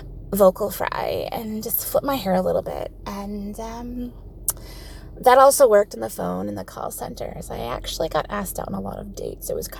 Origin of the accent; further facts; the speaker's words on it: United States; accent: American; moved away as an adult; now in England, United Kingdom; as an expat from America, I found I got lots more survey responses by using my American accent.